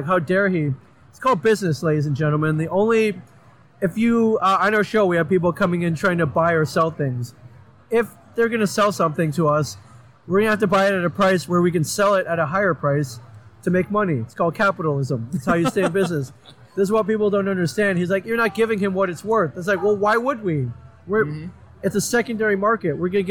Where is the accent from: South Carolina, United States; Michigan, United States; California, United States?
Michigan, United States; Ann Arbor; I am actually a Michigan native. Michigan, Ohio, but I grew up in Ann Arbor, went to school in Ann Arbor, moved away a number of years ago, but my parents still live here.